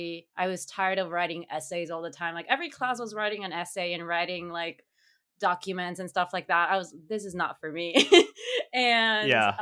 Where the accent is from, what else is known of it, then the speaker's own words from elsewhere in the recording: northern Mexico, Mexico; accent: northern Mexican; because I'm from the north of Mexico, and we have a very, very characteristic accent in the north of Mexico.